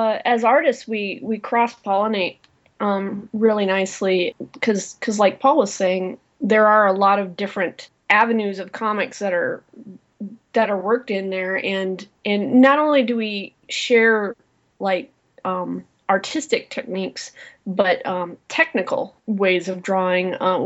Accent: Iowa, United States; I grew up in Iowa, so I figured I might as well want to be an astronaut.

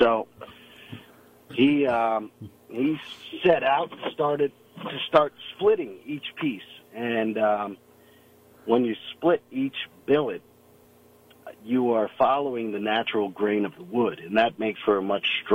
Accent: Delhi, New York, United States; Well, I'm from Delhi. Grew up in Delhi, and like a lot of people grow up in Delhi, they want to leave.

